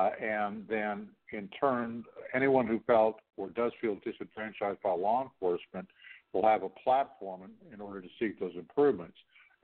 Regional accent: Toronto, Ontario, Canada; my hometown of Toronto, Canada

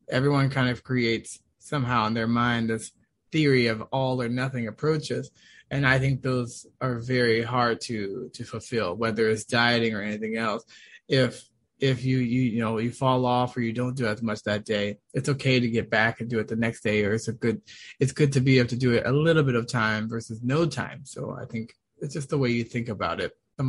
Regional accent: Washington, District of Columbia, United States; but I'm originally from Washington, D.C., Maryland area.

